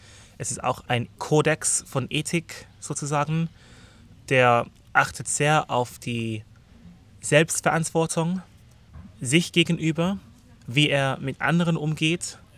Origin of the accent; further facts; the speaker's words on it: London, United Kingdom; now in Dresden, Germany; Ich komme aus London, wohne seit 11 Jahren in Deutschland. Ich wohne jetzt in Dresden, Entschuldigung.